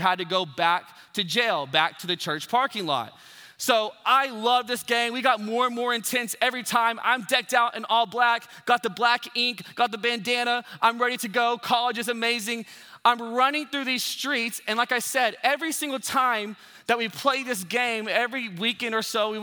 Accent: Dallas, Texas, United States; If we haven't met, I come from Dallas, Texas.

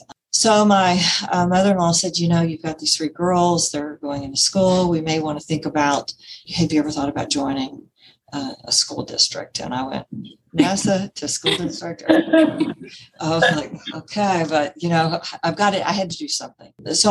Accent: Houston, Texas, United States; I'm from the Houston area.

